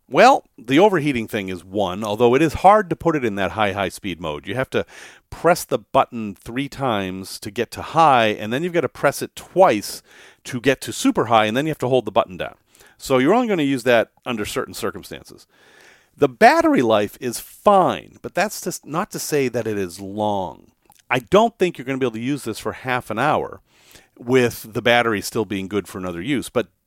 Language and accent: English; United States; because I'm American and I can't give you actual measurements.